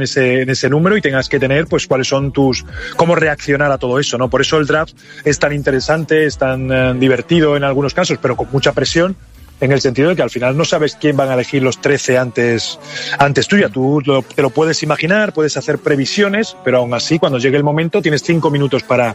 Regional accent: Spain; al final somos españoles y hacemos lo que se puede, o sea, el acento, por mucho que queramos, es difícil siempre cambiarlo.

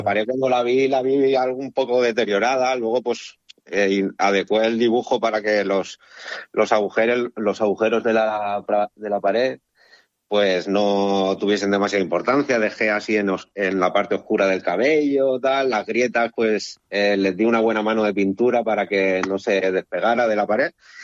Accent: Benidorm, Valencian Community, Spain; No, yo soy de Benidorm.

